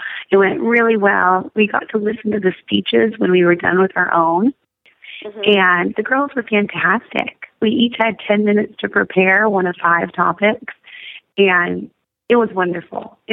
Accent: Spokane, Washington, United States; we actually lost power in Spokane for 8 days in my hometown.

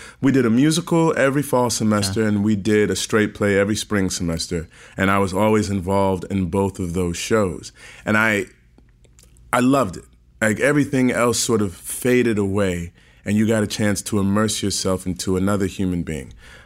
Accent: St. Louis, Missouri, United States; Born and raised in St. Louis, Missouri.

